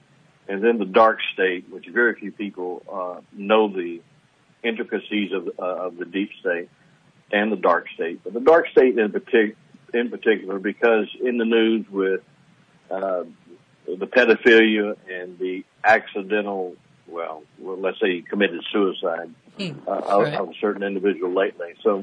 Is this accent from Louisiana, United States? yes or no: yes; Louisiana, United States; On the show, being Cajun, I know what white papers are.